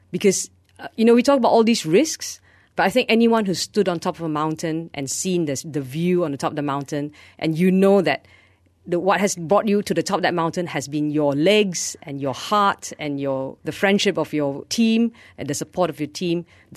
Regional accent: Malaysia; even if we are Malaysian ourselves, do treat it like we are guests in someone's house

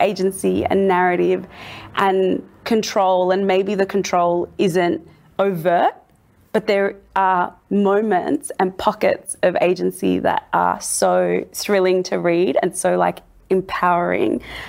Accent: Australia; as a person who's born and raised in Australia, a settler colonial nation, a British colony, the child of refugees who arrived from Eritrea

